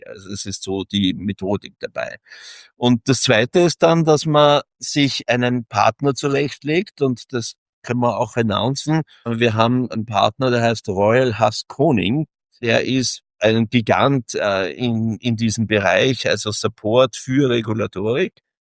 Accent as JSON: {"language": "German", "country": "Austria", "tie": "born there", "said": "wir als gebürtiger Österreicher, hat man ja vielleicht sogar Ängste vor Klarität."}